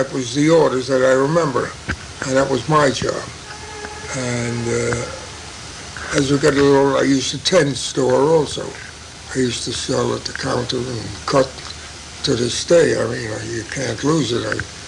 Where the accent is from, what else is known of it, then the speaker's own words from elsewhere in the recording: Bronx, New York, United States; We had a store in the Bronx, and then we came from the Bronx. I was about 10. Now wait a minute. From the Bronx, I think we went to Lenox Avenue.